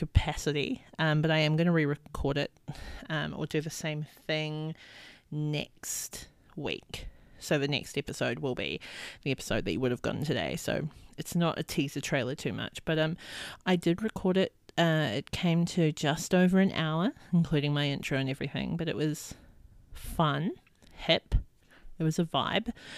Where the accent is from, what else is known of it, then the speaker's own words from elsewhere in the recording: New Zealand; now in Australia; I'm recording this in Australia. I'm from New Zealand.